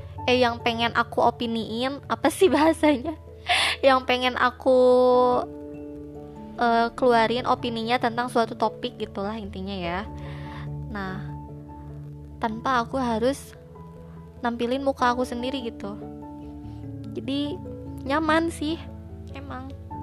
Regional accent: Garut, West Java, Indonesia; also born or lived in Bandung; Pokoknya seenaknya kalian aja. Nah, aku ini asalnya dari kota Garut. Aku lahir di Garut. Tapi aku lama hidup di Bandung gitu. Bandung Timur tepatnya.

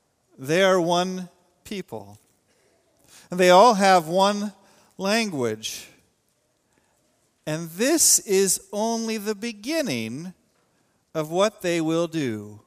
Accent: Pacific Northwest, United States; I, growing up in the Pacific Northwest, I often wondered what it would have been like to see the landscape before it was altered by modern cities.

